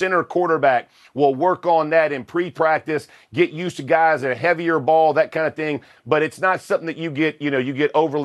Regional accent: Georgia, United States; Peyton took me to Augusta National to go play around. Ooh. And I'm from Georgia.

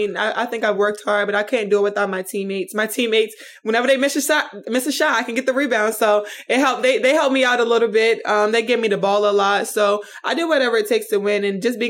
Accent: Baltimore, Maryland, United States; Growing up in Baltimore, playing outside, just being able to be so competitive.

